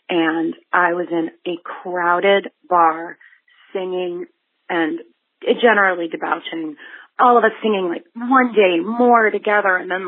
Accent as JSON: {"language": "English", "town": "Lansing", "region": "Michigan", "country": "United States", "said": "I am from Lansing, Michigan"}